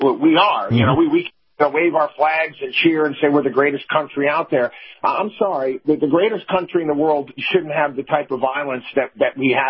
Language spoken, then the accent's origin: English; Albany, New York, United States; I'm from Albany, New York. That's where I grew up.